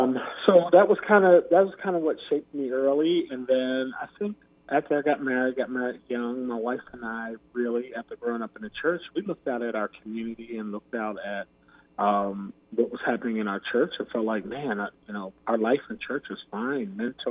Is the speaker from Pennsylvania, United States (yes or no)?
yes; Philadelphia, Pennsylvania, United States; I'm from Philadelphia, grew up in Philadelphia, and grew up going to church, you know, from the time I was probably 9-10 years old.